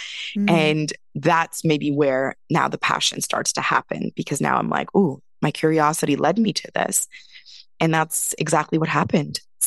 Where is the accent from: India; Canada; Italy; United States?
India; I come from India where it's such a beautiful, you know, way of living on a day to day. It's just naturally in our ways to eat collectively.